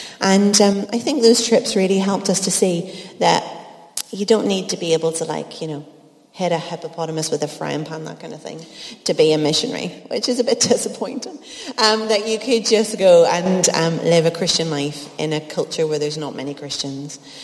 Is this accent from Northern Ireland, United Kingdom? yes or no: yes; Belfast, Northern Ireland, United Kingdom; When I was a little girl growing up in Belfast